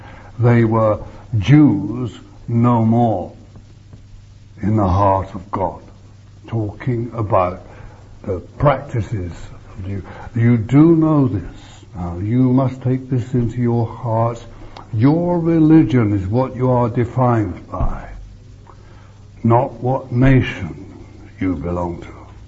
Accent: England, United Kingdom; I want you to know I'm not an Englishman. I think I told you yesterday. or was it this morning, I gave up being an Englishman when I got born again, voluntarily. I'm only domiciled here.

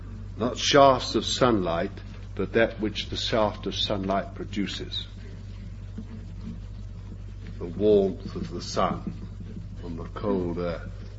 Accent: London, United Kingdom; born there; Sorry, I'm not a country bumpkin. I was born in London.

